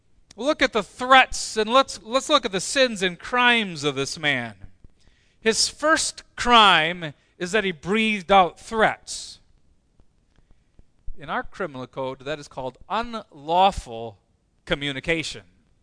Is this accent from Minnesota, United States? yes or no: yes; Edgerton, Minnesota, United States; Or growing up in Edgerton, Minnesota, for example